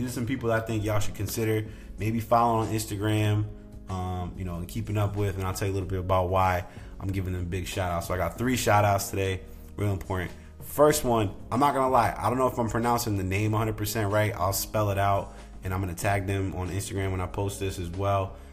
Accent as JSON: {"language": "English", "region": "Rhode Island", "country": "United States", "tie": "born or raised there", "said": "And it was about about Rhode Island, my home state, and just how people in Rhode Island are."}